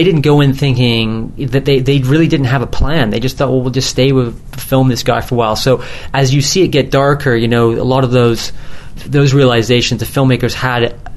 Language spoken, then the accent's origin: English; England, United Kingdom; now in Canada; I'm actually originally from England, but I now live in Canada